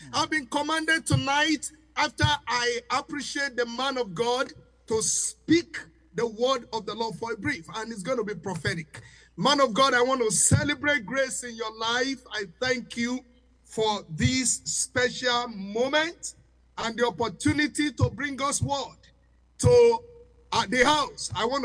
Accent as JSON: {"language": "English", "country": "Nigeria", "first_language": "Yoruba", "second_language": "English", "said": "Now, I come from Africa, and as an African, you know, sometimes I look at the word Africa. I'm a Yoruba man. And in my language, if you take the word Africa literally, it can mean aforikorika."}